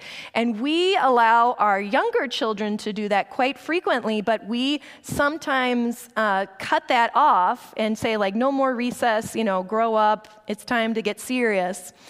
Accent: East Coast, United States; I'm not from Minnesota, so I say that like I'm an East Coast girl, so the idea of moving to the Midwest

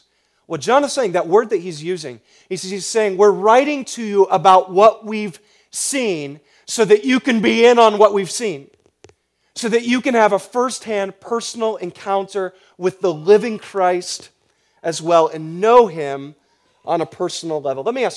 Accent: Midwest, United States; also born or lived in Oahu, Hawaii; I moved away from Hawaii after I turned 6, and it was only when I went back to Hawaii at age 18 for my high school graduation that my brother and I tried to surf for the first time, which is a total disaster for two Midwest boys

